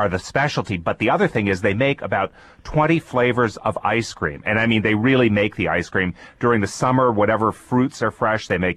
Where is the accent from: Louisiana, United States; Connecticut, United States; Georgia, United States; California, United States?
Connecticut, United States; in upstate Connecticut, my home state